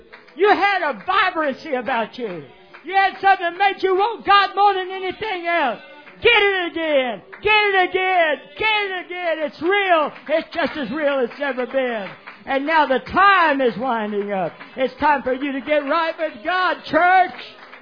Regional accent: Arkansas, United States; He knows I'm a senator from Arkansas.

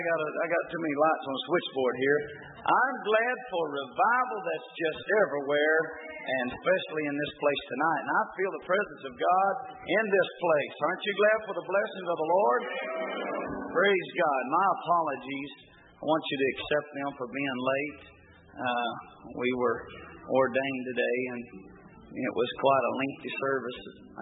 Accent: Arkansas, United States; And, of course, I grew up in Arkansas. And I went to St. Louis. They talked different up there than we do here.

